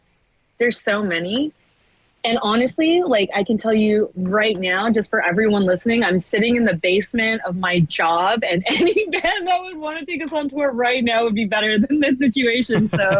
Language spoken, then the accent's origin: English; Alberta, Canada; I am not Francophone. I'm actually from Alberta. My French is atrocious